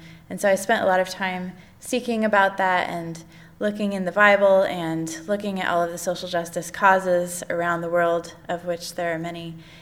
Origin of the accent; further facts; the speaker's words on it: Newberg, Oregon, United States; So I grew up a Quaker in Oregon, in Newburgh, and I am currently a member of North Valley Friends.